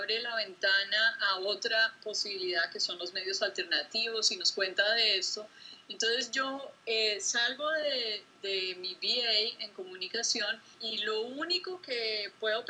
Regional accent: Colombia; Soy colombiana, crecí en Colombia

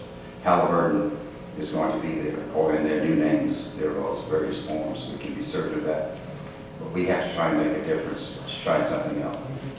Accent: Durham, North Carolina, United States; I am from Durham, North Carolina. That's where I grew up. I'm not Haitian.

